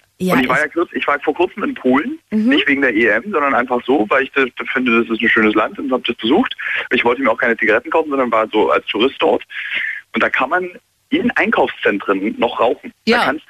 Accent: Berlin, Germany; als Berliner sagt man ja nicht Freund zu allen, Bekannter heißt es.

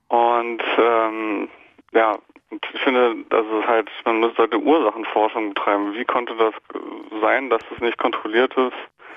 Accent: Germany; Also ich persönlich fühle mich nicht als Europäer, ich bin Deutscher

